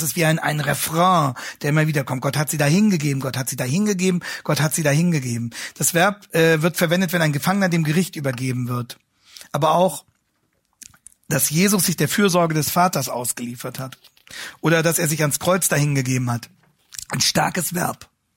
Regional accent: Hanover, Lower Saxony, Germany; Ich komme ja aus Hannover, wie Sie wissen.

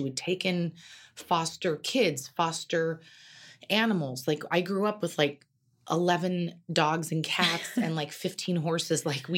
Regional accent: Carmel, California, United States; I grew up in Carmel. I was the only Mexican that I knew. Like I'm half Mexican and everyone there is white.

